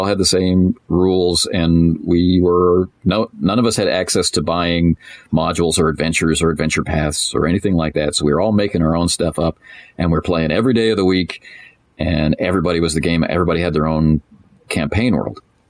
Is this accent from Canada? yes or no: yes; Canada; I'm Canadian